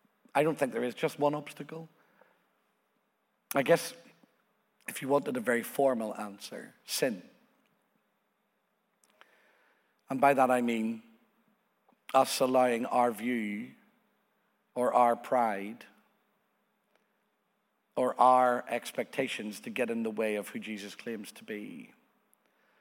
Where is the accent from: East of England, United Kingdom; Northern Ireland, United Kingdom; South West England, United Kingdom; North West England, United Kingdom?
Northern Ireland, United Kingdom; I come from Northern Ireland.